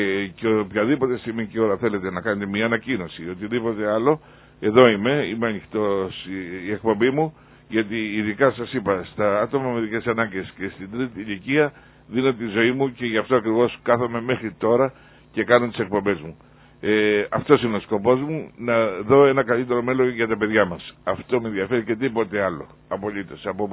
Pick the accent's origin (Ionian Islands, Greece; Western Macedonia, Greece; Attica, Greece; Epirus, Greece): Ionian Islands, Greece; Katastari; Και εγώ από εκεί είμαι, από το Καταστάρι.